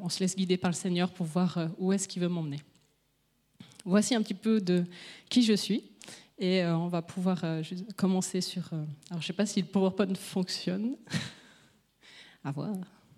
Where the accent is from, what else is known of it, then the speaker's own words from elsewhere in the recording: Vaud, Switzerland; now in Ballaigues, Switzerland; j'ai 29 ans, je suis originaire de la vallée de Joux et j'habite actuellement à Balègue. J'ai osé déménager de la vallée, ouhou.